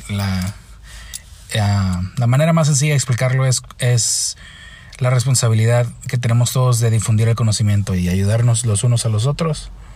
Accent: Tijuana, Baja California, Mexico; now in San Francisco, United States; Yo me encuentro en la bahía de San Francisco, California. Soy originario de Tijuana, Baja California, en México

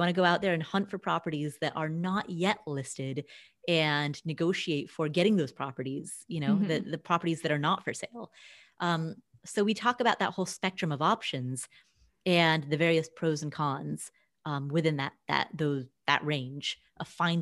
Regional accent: Ohio, United States; I grew up in Ohio, and people are often like, oh, so you grew up in Idaho. And I'm like, no, Ohio.

